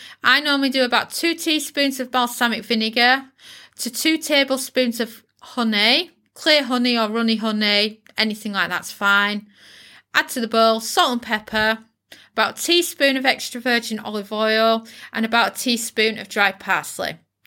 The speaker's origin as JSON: {"language": "English", "region": "Yorkshire and the Humber", "country": "United Kingdom", "said": "Because as a British person at Thanksgiving, I'm very grateful for things. And, you know, I grew up with American family. Both my aunts, both British, both from Yorkshire, like myself, they both married American military."}